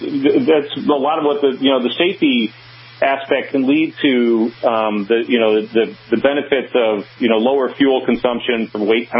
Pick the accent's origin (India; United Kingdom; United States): United States; Ohio; now in North Carolina, United States; I was born and raised in Ohio, lived there for a long time, and then just, the way traffic patterns and signals and that in North Carolina are significantly different than what they are in Ohio.